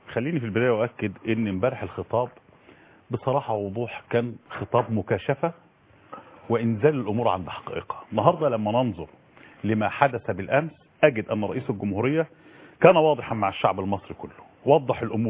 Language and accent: Arabic; Egypt